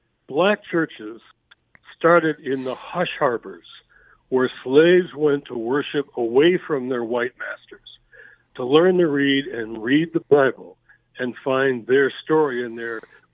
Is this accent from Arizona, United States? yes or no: no; Detroit, Michigan, United States; I found that as a teenage kid growing up in Detroit, something really big seemed really wrong and nobody would talk about it in my white world, my white church, white neighborhood.